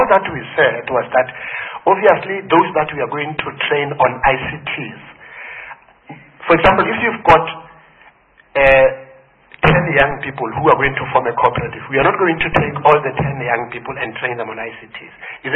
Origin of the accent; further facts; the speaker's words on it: Mpumalanga, South Africa; sometimes I'm from the rural area. I'm from Mpumalanga.